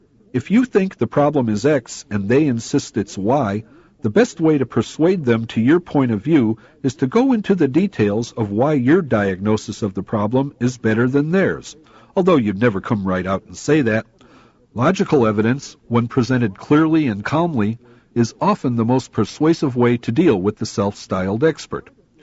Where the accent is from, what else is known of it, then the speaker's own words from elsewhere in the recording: Chicago, Illinois, United States; Back in the early 1970s, I helped put myself through college by driving a taxi cab in my hometown of Chicago.